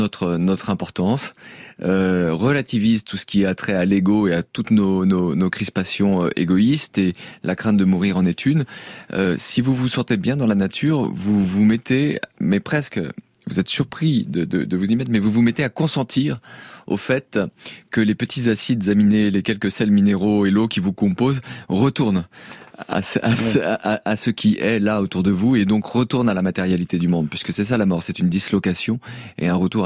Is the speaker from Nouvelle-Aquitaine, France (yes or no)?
yes; Nouvelle-Aquitaine, France; Moi, je suis originaire d'un village du Poitou.